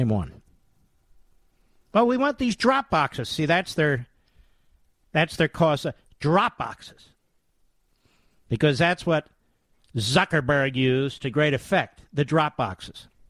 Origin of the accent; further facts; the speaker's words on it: Philadelphia, Pennsylvania, United States; A little bit of Philly, my hometown.